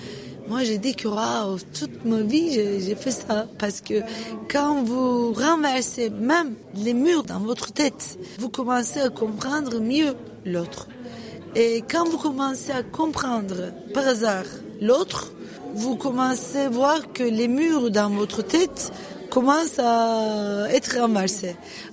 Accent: Turkey; French is a second language; en tant que Turc, je dois soutenir cette lutte de justice avec mon témoignage.

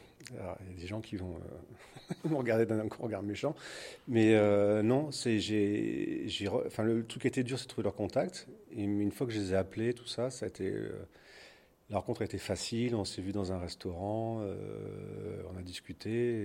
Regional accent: Provence-Alpes-Côte d'Azur, France; moi, je suis petit Français qui vient de Provence

